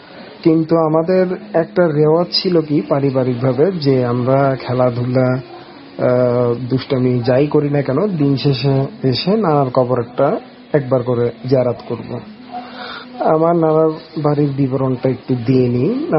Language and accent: Bangla; Chittagong, Chittagong Division, Bangladesh; আমার গ্রামের বাড়ি এবং শহরের চট্টগ্রামে আমার নিজের বাড়ি